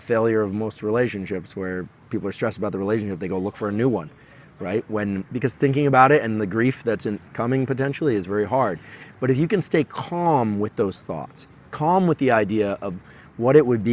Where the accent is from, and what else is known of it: Palo Alto, California, United States; born or raised there